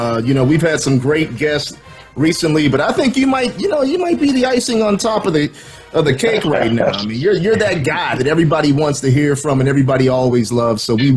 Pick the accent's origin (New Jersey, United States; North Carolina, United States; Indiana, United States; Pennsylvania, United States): Pennsylvania, United States; Pittsburgh; He's a Pittsburgh guy, and I grew up in Pittsburgh, so he's a legend in Pittsburgh.